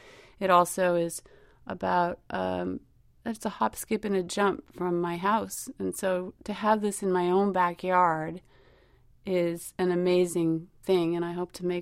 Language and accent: English; Berkeley, California, United States; I grew up in Berkeley and, you know, kind of came of age in the 70s, kind of a crazy time.